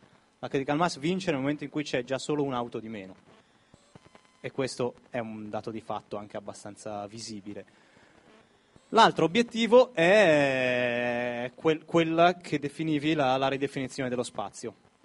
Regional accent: Milan, Lombardy, Italy; nato, vissuto sempre a Milano, quasi sempre in bicicletta

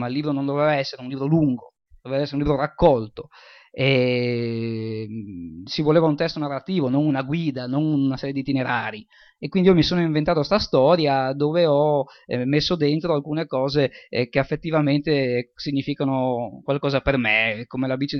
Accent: Friuli-Venezia Giulia, Italy; also born or lived in Switzerland; io sono nato in Svizzera, poi siamo tornati, siamo andati a vivere nei paesi della pianura friulana, insomma, era un paese abbastanza povero negli anni 60

